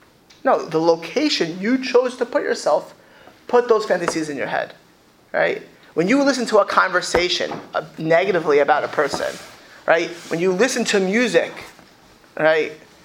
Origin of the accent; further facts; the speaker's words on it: Miami Beach, Florida, United States; I grew up on Miami Beach, right?